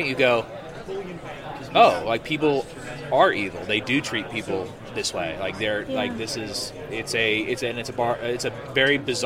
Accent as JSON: {"language": "English", "region": "California", "country": "United States", "also_born_or_lived": "Virginia", "moved": "yes", "lives_now": "Texas, United States", "said": "Well, actually, I'm from the California to Virginia to Texas pipeline."}